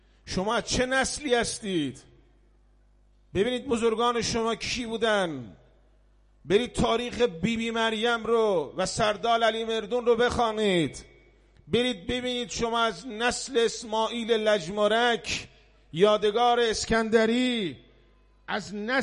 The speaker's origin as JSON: {"language": "Persian", "country": "Iran", "said": "امروز من از طرف خودم دارم میگم، من یه ایرانیم"}